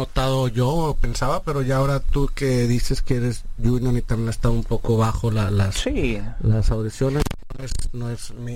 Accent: Mexico; sí soy un poco más de blanco, o más claro, y mucha gente no se espera de que soy mexicano o que cuando me escucha hablar, escuchar un acento.

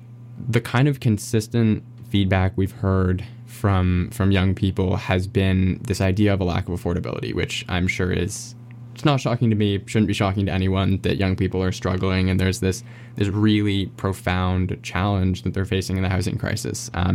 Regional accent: Toronto, Ontario, Canada; moved away as an adult; I'm initially from Toronto. I moved out to the West Coast to study

